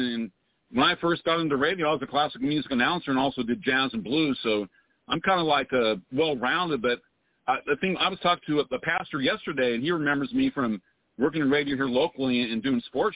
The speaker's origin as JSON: {"language": "English", "town": "Bakersfield", "region": "California", "country": "United States", "said": "Even though I'm from Bakersfield, I actually left when a Fresno Houston came back."}